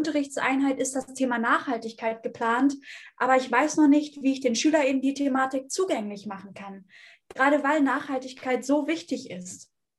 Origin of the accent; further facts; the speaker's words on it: Magdeburg, Saxony-Anhalt, Germany; Ich komme aus Magdeburg und ich bin in Magdeburg geblieben.